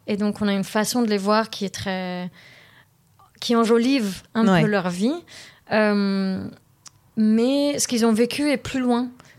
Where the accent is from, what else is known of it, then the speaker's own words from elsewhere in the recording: Paris, Île-de-France, France; born there; also born or lived in London, United Kingdom; Je suis née à Paris, d'un papa qui est libanais et syrien, et d'une maman qui est française. Ensuite, on a pas mal vécu près de Londres. Ensuite, je suis revenue en France dans mon adolescence.